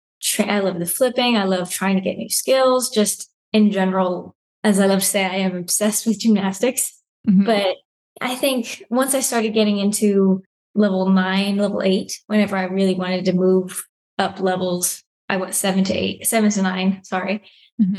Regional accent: North Carolina, United States; now in Texas, United States; North Carolina.

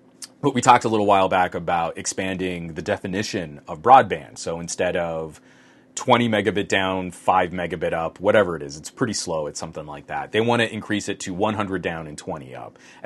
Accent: United States; I'm from the United States. It's not a reflection on my opinion on Ukraine's sovereignty. It's just a bad, lazy habit of a North American.

